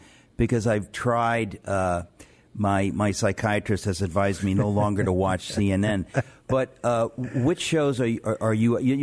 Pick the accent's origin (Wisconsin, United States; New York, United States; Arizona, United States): New York, United States; New York City; I grew up in Queens.